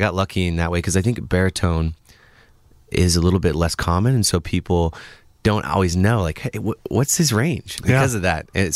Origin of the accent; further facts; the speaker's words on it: Bellingham, Washington, United States; Even Bellingham was like, since I grew up outside of Bellingham, was kind of a bigger place.